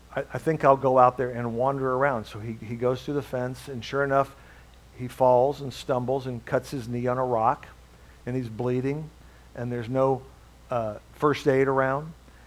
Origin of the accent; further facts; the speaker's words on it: Midwest, United States; I've decided I'm a Midwest guy. I love the Midwest. I was born and raised in the Midwest. We don't have mountains. We don't have oceans.